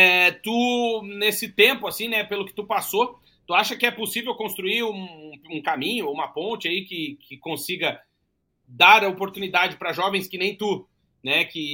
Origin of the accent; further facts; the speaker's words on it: Rio Grande do Sul, Brazil; Lá no sul do Brasil, eu sou do sul do Brasil, e a gente tem uma expressão lá gaúcha